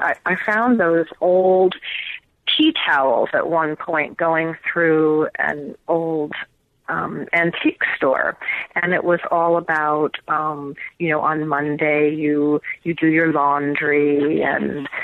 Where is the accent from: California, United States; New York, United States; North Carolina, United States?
New York, United States; growing up in New York, I had never been camping or set a fire or jigged for ling cod or chopped wood or lived overnight alone in a forest.